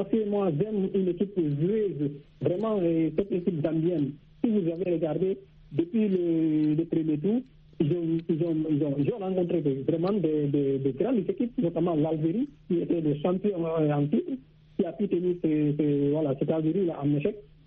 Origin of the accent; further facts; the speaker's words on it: Guinea; de la Guinée-Conakry, qui est mon pays natal.